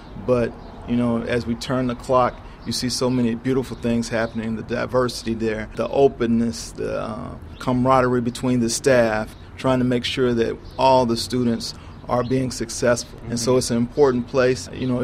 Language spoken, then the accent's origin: English; North Little Rock, Arkansas, United States; also born or lived in Northwest; I grew up in North Little Rock, and I actually attended church down the street from Little Rock Central, but it was not until moving away, living somewhere in the Northwest for 15 years, and then eventually coming back to Arkansas